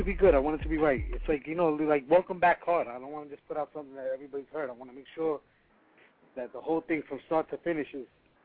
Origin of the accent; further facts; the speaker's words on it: Colombia; Yeah, I'm from Colombia.